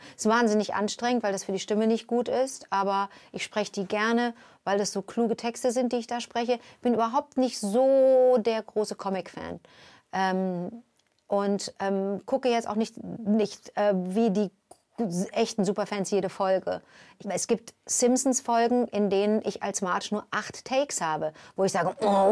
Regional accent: Montreal, Quebec, Canada; now in Germany; ich kann nicht mal das kanadische Englisch und auch nicht das kanadische Französisch. Ich bin in Montreal geboren, sprich, ich habe dieses Privileg, mit diesen beiden Sprachen groß geworden zu sein, plus dem Deutsch der deutschen Eltern.

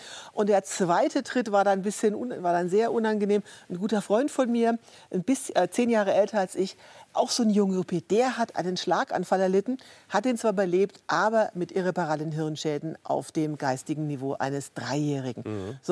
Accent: Bavaria, Germany; Ich komme aus Oberfranken

